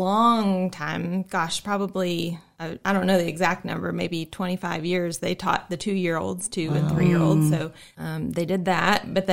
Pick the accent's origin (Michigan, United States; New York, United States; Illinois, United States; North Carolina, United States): Michigan, United States; Detroit; Well, I'm originally from the Detroit area. I'm an only child and have two wonderful parents who are still there in the Detroit area.